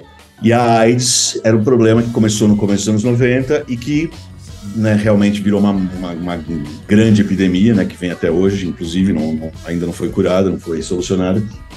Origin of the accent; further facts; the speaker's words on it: São Paulo, Brazil; eu já morava em Nova York, como você falou, eu sou filho de americanos e europeus, eu nasci em São Paulo, e eu sempre tive um pé e uma antena muito internacionalizada, né, desde menino, aqui em São Paulo.